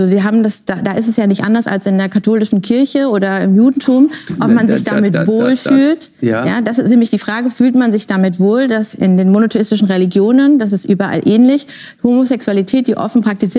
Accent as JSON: {"language": "German", "country": "Germany", "said": "ich bin Frankfurter, aber ich bin nicht Deutscher. Ich sage, ich bin Deutsche."}